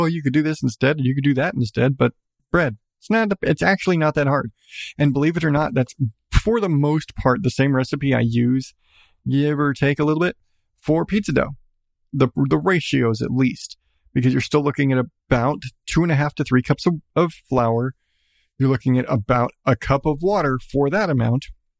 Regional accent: United States; I'm sorry, I'm American.

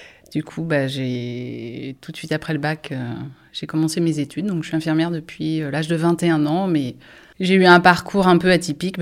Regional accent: Angers, Pays de la Loire, France; moved away as an adult; Donc moi, je suis née à Angers. J'ai grandi à Angers jusque quand j'ai eu mon bac, en fait, je suis partie faire mes études à Paris

